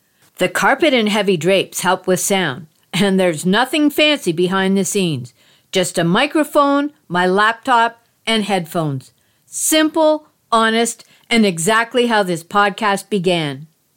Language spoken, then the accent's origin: English; Canada; I'm Canadian.